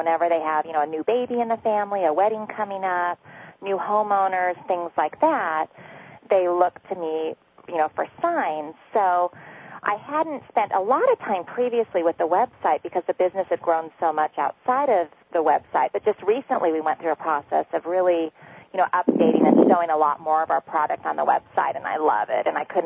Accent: Sherwood, United States; I've lived in the community that I grew up here in Sherwood. I've lived here for 39 years.

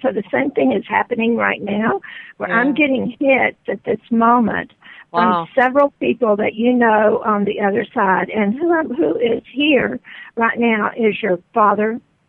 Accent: Texas, United States; now in San Diego, United States; I live in California. I live in San Diego, La Jolla area.

